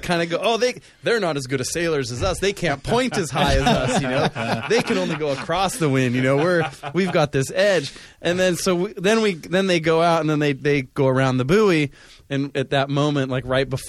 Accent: Los Angeles, California, United States; I grew up in the Los Angeles area, and one year for summer camp, we went to, Catalina Island

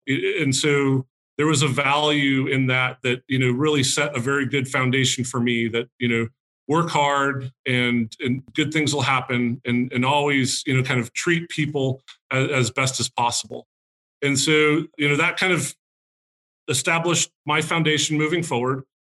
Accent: California, United States; You know, so I grew up in California. So, and by the first college team that I always rooted for is Cal. And that's just being a Bay Area kid.

